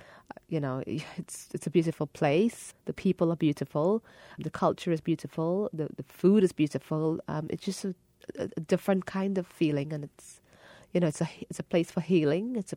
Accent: Trinidad & Tobago; I don't feel that I am completely Trinidadian, completely, but I acknowledge that Trinidad made me who I am. They give me a lot culturally.

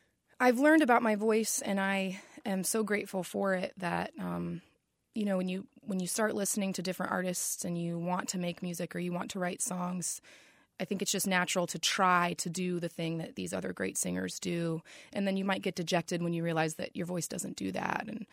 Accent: High Springs, Florida, United States; High Springs, so just north of Gainesville. And my parents, we moved out kind of past the city limits when I was in the fifth grade.

